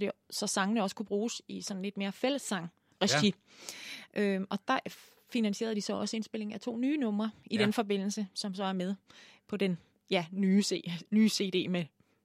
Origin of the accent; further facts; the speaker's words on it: Zealand, Denmark; now in Tølløse, Denmark; Jeg er født og opvokset på Lolland.